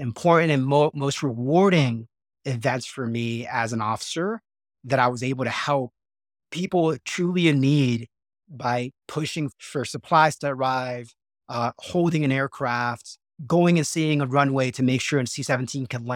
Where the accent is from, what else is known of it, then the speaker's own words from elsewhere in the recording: Puerto Rico; I saw more of Puerto Rico during my 40 days there than 18, 19 years growing up in Puerto Rico, right?